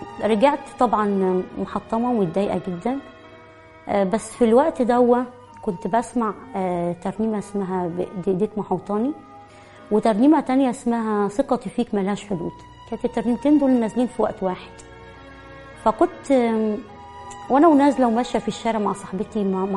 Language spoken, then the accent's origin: Arabic; Asyut, Asyut Governorate, Egypt; والدكتور ده كان مشهور عندنا في اسيوط